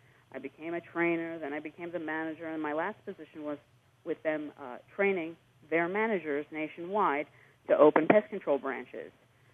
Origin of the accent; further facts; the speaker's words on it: New York, United States; I'm originally from New York, and I was so sick of the cold, I don't complain about the heat.